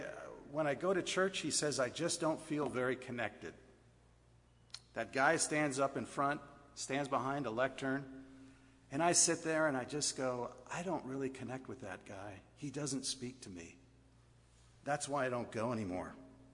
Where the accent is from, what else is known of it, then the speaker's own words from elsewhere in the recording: Wisconsin, United States; and so where do you come from? I told him Wisconsin.